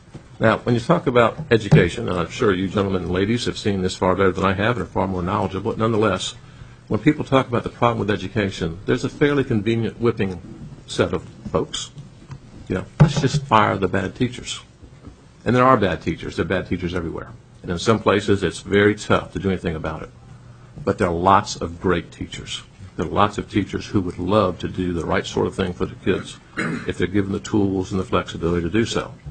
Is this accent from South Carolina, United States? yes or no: yes; Aiken, South Carolina, United States; When I was growing up in Aiken, South Carolina, my competition for future jobs was other places in the Carolinas, along the eastern seaboard, maybe out to Mississippi.